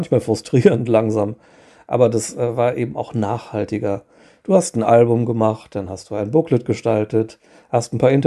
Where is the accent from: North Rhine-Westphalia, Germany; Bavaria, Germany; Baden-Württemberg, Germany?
North Rhine-Westphalia, Germany; now in Ireland; Ach, kleine Korrektur. Ich komme eigentlich aus dem Ruhrgebiet, aber Irland stimmt.